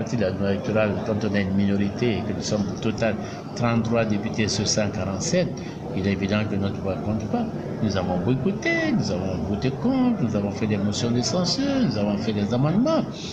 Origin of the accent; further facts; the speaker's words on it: Mali; Moi, j'agis en tant que Malien.